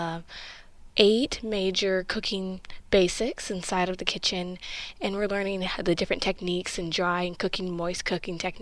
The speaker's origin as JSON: {"language": "English", "region": "Southern US", "country": "United States", "said": "Well, you know, I'm from the South, and so Southern cuisine it's my heart, I'm not going to lie."}